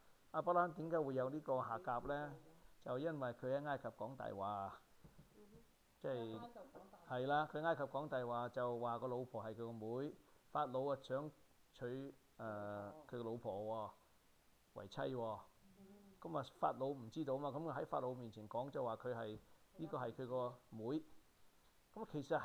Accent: China; 我哋中國人分心啊

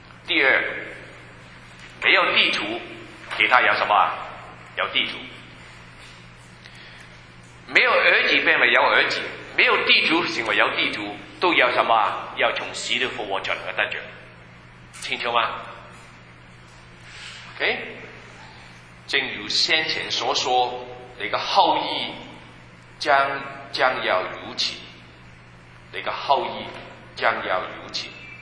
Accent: China; 我们外邦人之所以没有信心，我们中国人之所以没有信心，因为我们没有听到神的话。

